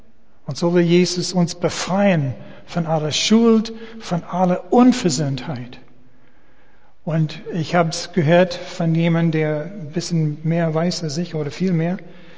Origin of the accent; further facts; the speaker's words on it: Canada; ich bin auch Kanadier